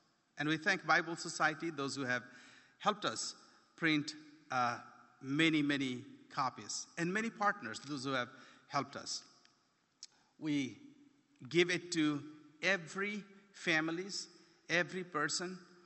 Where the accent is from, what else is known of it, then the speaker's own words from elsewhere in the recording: India; I come from India